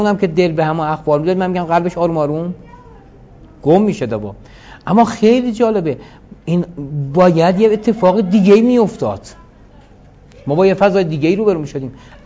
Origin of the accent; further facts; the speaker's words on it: Iran; گفتیم از ایران هستیم